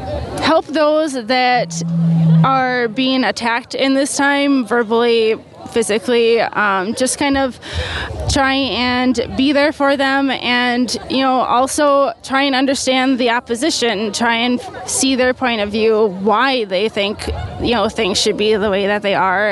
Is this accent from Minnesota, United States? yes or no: yes; Eagan, Minnesota, United States; I'm from Eagan, Minnesota.